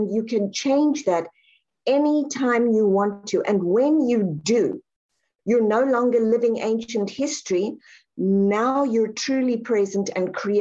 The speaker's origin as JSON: {"language": "English", "country": "South Africa", "said": "I grew up reading in the UK, I think it was called Enid Blyton. I'm from South Africa"}